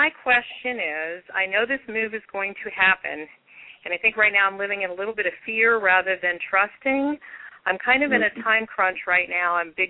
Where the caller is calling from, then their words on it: California, United States; I'm from California.